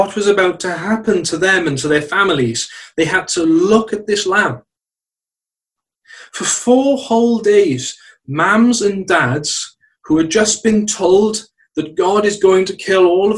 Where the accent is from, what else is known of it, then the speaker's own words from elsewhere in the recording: Wales, United Kingdom; It's not like the lambs that I was used to seeing growing up in South Wales valleys.